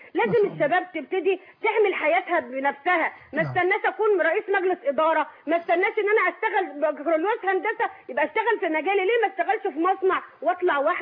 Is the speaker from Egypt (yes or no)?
yes; Egypt